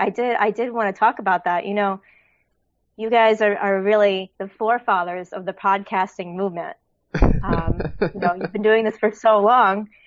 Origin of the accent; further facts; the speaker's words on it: Missouri, United States; I hail from the Midwest, from Missouri.